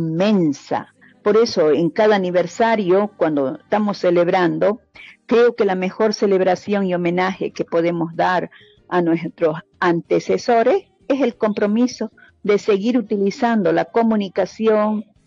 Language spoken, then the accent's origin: Spanish; Bolivia; nos merecemos como sociedad boliviana